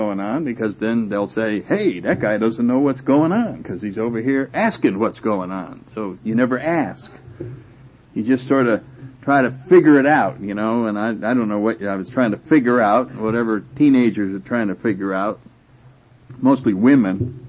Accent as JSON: {"language": "English", "town": "New Haven", "region": "Connecticut", "country": "United States", "said": "I come from New Haven, Connecticut, and I managed to get into Yale University."}